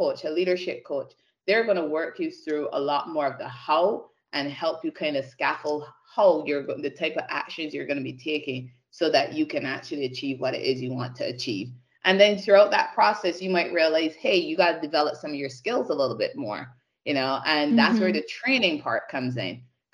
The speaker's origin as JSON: {"language": "English", "country": "Barbados", "tie": "born or raised there", "said": "growing up in Barbados, I went to school, primary and secondary school in Barbados."}